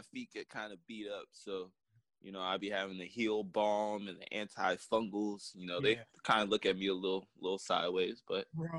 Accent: Ghana; That's Ghana in West Africa. Yep. I know you guys are familiar, might not be, but I am Africa.

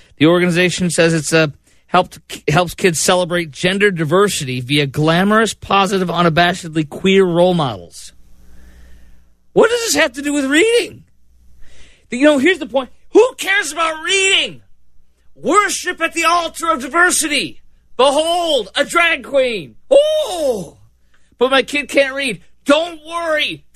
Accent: Illinois, United States; as a kid growing up in Illinois

